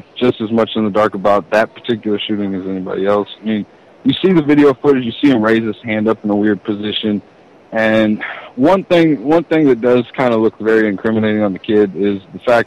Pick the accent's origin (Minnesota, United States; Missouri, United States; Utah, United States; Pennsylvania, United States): Missouri, United States; Hazelwood; now in St. Louis, United States; Now I live in St. Louis, and I grew up in Hazelwood, which is just outside of Ferguson.